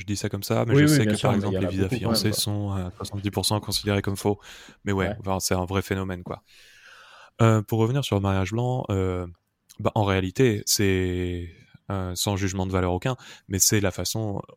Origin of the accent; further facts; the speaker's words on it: France; je viens de France, je suis blanc